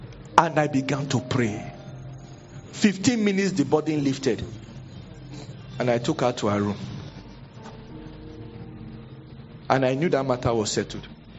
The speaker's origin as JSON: {"language": "English", "country": "Nigeria", "said": "I am not your president and I'm not elected. I'm just a Nigerian."}